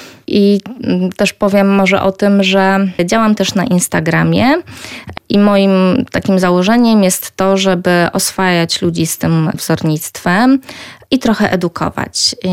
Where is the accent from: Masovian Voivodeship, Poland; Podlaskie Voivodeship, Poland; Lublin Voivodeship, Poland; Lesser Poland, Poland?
Lublin Voivodeship, Poland; Lublin; tutaj w Lublinie, bo jestem z Lublina